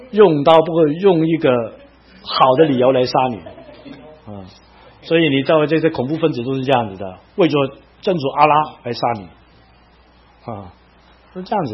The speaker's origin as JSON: {"language": "Chinese", "country": "Hong Kong", "second_language": "Chinese", "said": "我是香港来的哈，啊，我跟你讲，我学国语是很辛苦的。"}